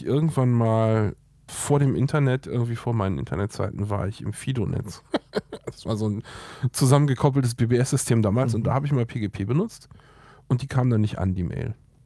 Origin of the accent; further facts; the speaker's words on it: France; Also ja, das war bei uns in Frankreich, war auch verboten.